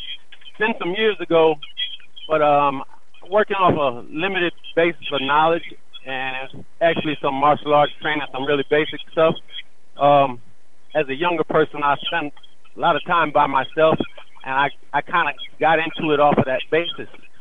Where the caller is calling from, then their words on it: Georgia, United States; I'm traveling the road much like you and your wife do. I'm in Georgia.